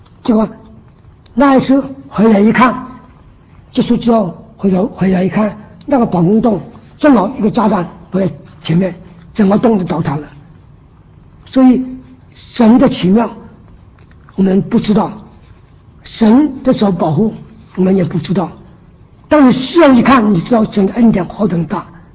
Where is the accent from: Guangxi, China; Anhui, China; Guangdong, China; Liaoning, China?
Guangxi, China; 我父亲是湖北人，我生在广西，从小是广西人。